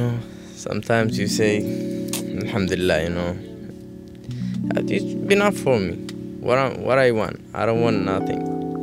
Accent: Yemen; moved away; I'm from Yemen. It's an Arabic country. I came in here like 2.5 years. We can't go back in my country.

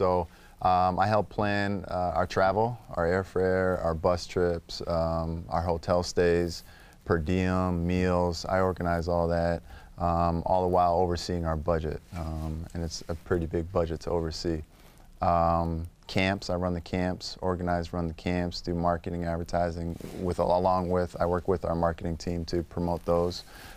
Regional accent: Canada; For me, the biggest thing was growing up in Canada, where all we really played was hockey at the time.

